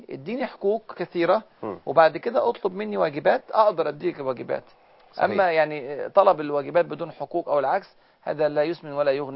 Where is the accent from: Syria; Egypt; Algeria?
Egypt; احنا مصريين